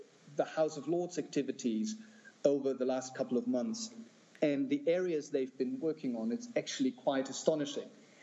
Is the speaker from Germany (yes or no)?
yes; Germany; English is a second language; in my home country, in Germany